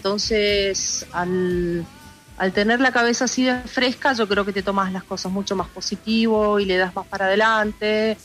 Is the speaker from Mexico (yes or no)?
no; Argentina; moved away; lo pensamos del primer momento que nos fuimos de Argentina